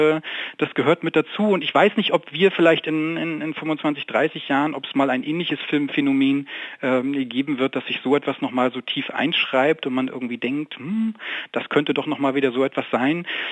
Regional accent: East Germany, Germany; da kam ja bei uns in der DDR, war der auf gar keinen Fall im Kino zu sehen, sondern kam erst später dann auf VHS-Kassette zu uns

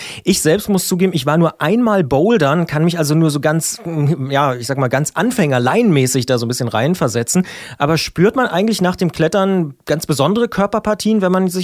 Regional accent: Brandenburg, Germany; Ich stehe halt zu meiner Brandenburger Vergangenheit.

